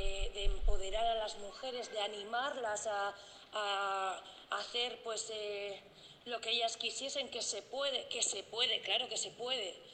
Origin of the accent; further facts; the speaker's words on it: Durango, Basque Country, Spain; tengo 28 años y soy de Durango.